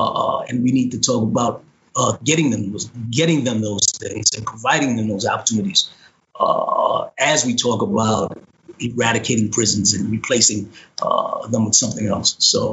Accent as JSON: {"language": "English", "town": "Bronx", "region": "New York", "country": "United States", "tie": "born or raised there", "said": "So I grew up in the South Bronx and, you know, like I said, I was jumped around from foster home to foster home"}